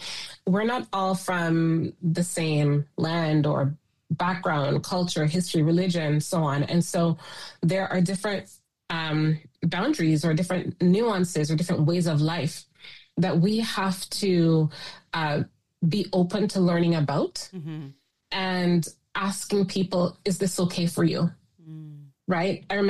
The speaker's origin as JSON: {"language": "English", "country": "Canada", "tie": "born there", "said": "it's one thing as a Canadian-born individual whose family has been here for generations"}